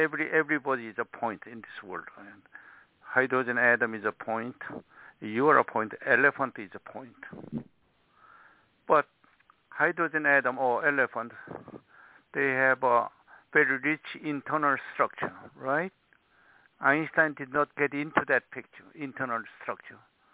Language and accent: English; South Korea; moved away as an adult; When I came from Korea in 1954 to become a freshman at the Carnegie Institute of Technology, I was going to become an electrical engineer.